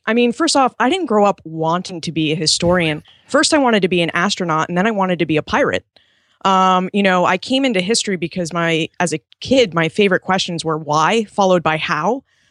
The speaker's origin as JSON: {"language": "English", "region": "New England", "country": "United States", "tie": "born or raised there", "said": "I grew up in New England and we have a certain culture and we say words a certain way. And we like lobster and chowder and all these different foods."}